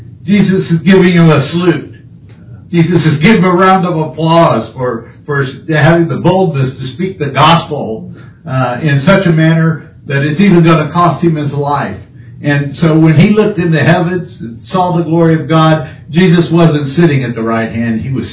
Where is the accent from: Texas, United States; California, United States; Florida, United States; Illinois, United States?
Texas, United States; I'm a Texan, yeah.